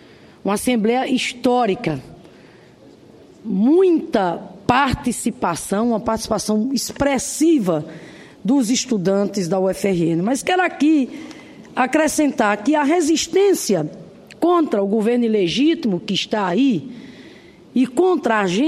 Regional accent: Rio Grande do Norte, Brazil; Já são 12 os campi do IFRN, Instituto Federal de Educação Profissional e Tecnológica, ocupados lá no meu estado, Rio Grande do Norte

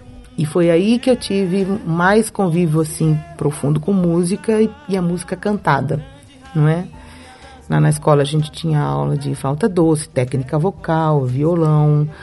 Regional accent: Brasília, Federal District, Brazil; also born or lived in Fortaleza; eu nasci em Fortaleza e fui só em Fortaleza para nascer. Praticamente, eu sou brasiliense, cheguei aqui em 64. Meu pai e minha mãe eram pioneiros para construir Brasília, né?

